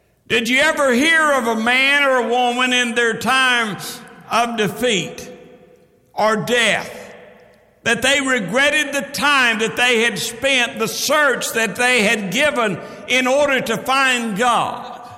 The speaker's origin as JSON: {"language": "English", "region": "Oklahoma", "country": "United States", "tie": "born or raised there", "lives_now": "Fort Smith, United States", "said": "I was born and raised in Oklahoma. I've got crimson clay going through my veins, you know."}